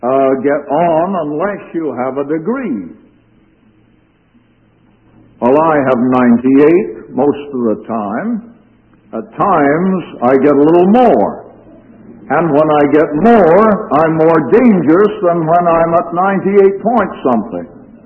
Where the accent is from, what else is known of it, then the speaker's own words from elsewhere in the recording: Galt, Ontario, Canada; a dear brother came to my hometown of Galt, Ontario.